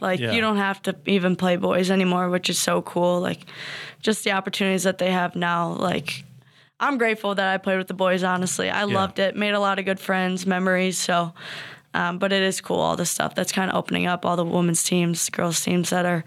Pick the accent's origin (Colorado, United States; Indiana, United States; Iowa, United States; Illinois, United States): Illinois, United States; Evergreen Park; So I had a neighbor directly across the street from me back home in my hometown, Evergreen Park.